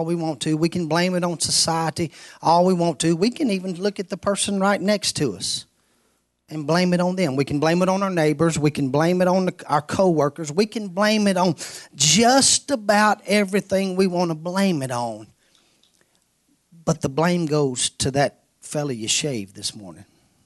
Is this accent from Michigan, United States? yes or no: no; North Carolina, United States; I am from North Carolina, but I don't have a dip in my mouth.